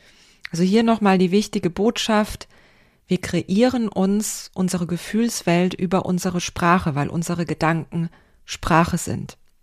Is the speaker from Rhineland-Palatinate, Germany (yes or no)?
yes; Speyer, Rhineland-Palatinate, Germany; in den bunten Blättern in Speyer, wo ich aufgewachsen bin.